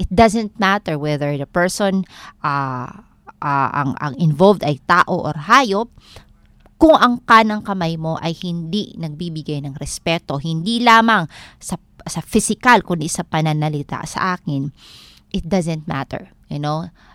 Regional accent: Eastern Visayas, Philippines; ako ay taga Northern Samar

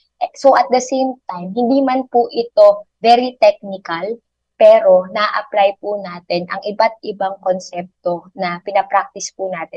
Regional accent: Bulacan, Philippines; Yung hometown ko po, ang bayan ng Pombong, ay may coastal barangays din.

